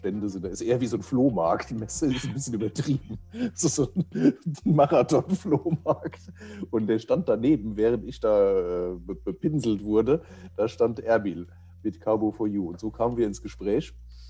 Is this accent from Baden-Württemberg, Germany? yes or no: no; Langenhahn, Rhineland-Palatinate, Germany; Ich bin aus Langenhahn, das sind 6 Kilometer.